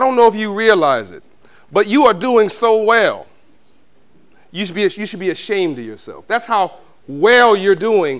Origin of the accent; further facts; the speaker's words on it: United States; I came all the way from the United States. It's a long flight.